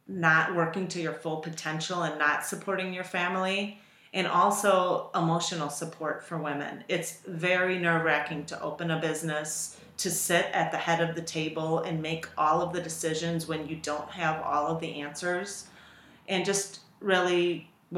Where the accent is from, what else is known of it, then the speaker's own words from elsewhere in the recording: Wisconsin, United States; also born or lived in Chicagoland; I mean, I worked in telecommunications in Chicagoland. Then I moved back home to Wisconsin. I'm not from Milwaukee, so I didn't have any connections